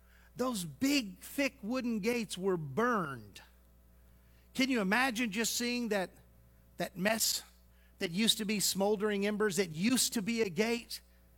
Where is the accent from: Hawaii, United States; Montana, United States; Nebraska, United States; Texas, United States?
Texas, United States; Houston; Now, I grew up in Houston, but I spent my summers with my grandparents in the country.